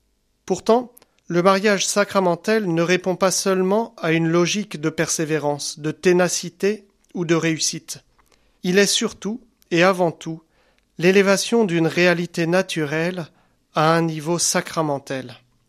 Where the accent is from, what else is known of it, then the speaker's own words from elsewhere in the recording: France; C'est pour cela que chez nous, en France, puisque par la loi, le mariage sacramentel et le mariage civil sont célébrés distinctement